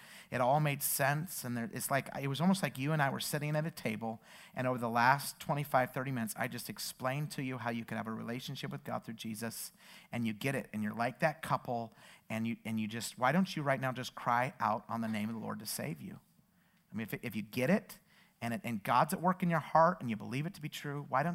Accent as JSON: {"language": "English", "region": "Idaho", "country": "United States", "said": "I was preaching in my home state, Idaho."}